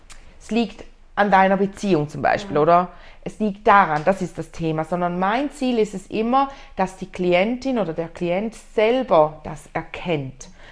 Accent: Switzerland; Also das war bei uns in der Schweiz die Regel, entweder so, dann mit Maske oder ganz weit entfernt.

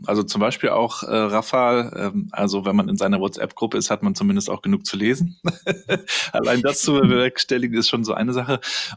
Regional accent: East Germany, Germany; ich bin ja hier in der DDR noch groß geworden in den 80ern, neue Bundesländer dann.

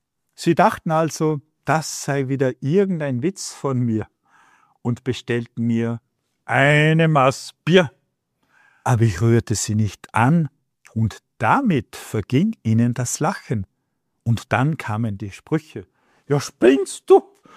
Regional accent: Salzburg, Austria; born there; Wer schon einmal in meiner Geburtsstadt war, kennt es vielleicht. Das ist so etwas wie das Hofbräuhaus von Salzburg.

